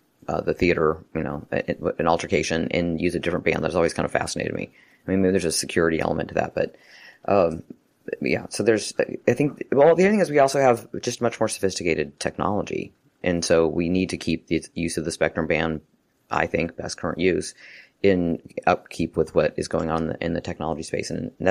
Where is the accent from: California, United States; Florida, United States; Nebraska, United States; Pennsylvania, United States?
Nebraska, United States; I'm from Nebraska. Maybe that particular area doesn't get a lot of ship traffic.